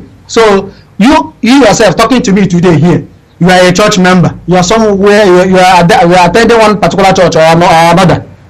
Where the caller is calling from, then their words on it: Dakar, Senegal; Yeah, I am calling from Dakar, Senegal.